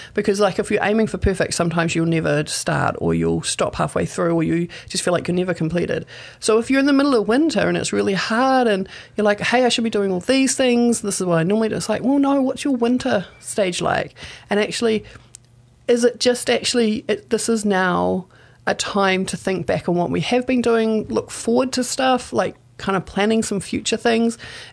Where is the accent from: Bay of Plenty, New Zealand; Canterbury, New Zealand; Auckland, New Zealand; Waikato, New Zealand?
Bay of Plenty, New Zealand; Rotorua; moved away as an adult; now in Hamilton, New Zealand; Because I grew up in Rotorua, right? But I moved to Hamilton, to Kirikiriro, when I was 18 to go to university. And I'm about to turn 50, and I'm still here, and I'm, like, Hamilton is home.